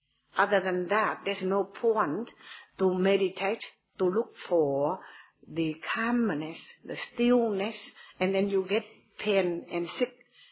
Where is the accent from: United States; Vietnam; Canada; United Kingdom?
Vietnam; South Vietnam; And I am from Vietnam, so my master is a Vietnamese.